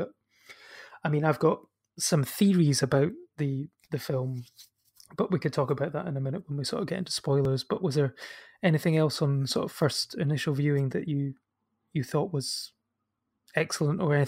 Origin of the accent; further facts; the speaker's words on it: Scotland, United Kingdom; some of the dialogue for me as a Scot was slightly difficult to understand